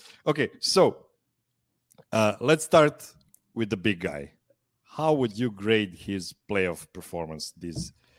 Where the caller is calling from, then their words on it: Pančevo, Vojvodina, Serbia; I'm calling from Pančevo, Serbia.